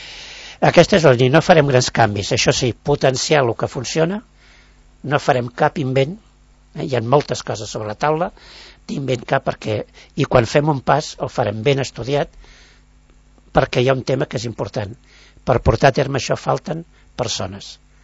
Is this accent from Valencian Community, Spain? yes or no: no; Sant Cugat del Vallès, Catalonia, Spain; som de Sant Cugat